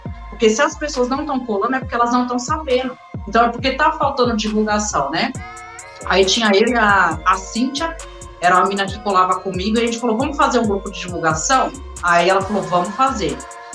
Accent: São Paulo, Brazil; Eu sou daqui de Itaquera. Itaquera, Zona Leste.

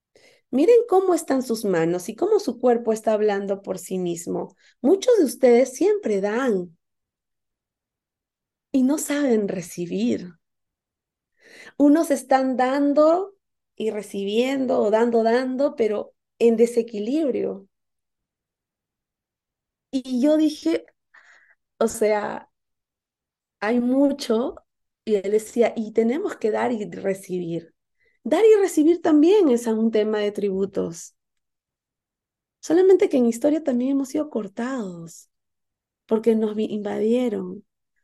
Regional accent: Peru; podemos encontrar una reconciliación entre nosotros como peruanos

